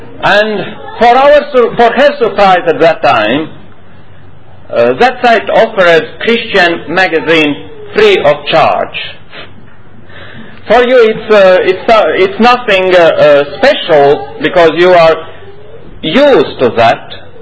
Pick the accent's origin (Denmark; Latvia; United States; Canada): Latvia; English is a second language; For me, as Latvian, it's not easy. You must understand that, as English language is not my mother tongue, and it's exciting, of course.